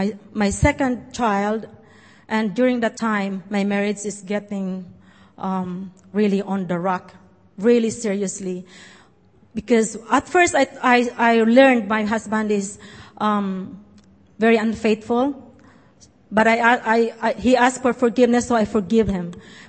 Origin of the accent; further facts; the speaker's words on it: Sorsogon, Bicol Region, Philippines; I come from southern part of Luzon, which is in Sorsogon, where you can see the map there. And I come from a fisherman's village, Duncarlin, Bulusan, Sorsogon.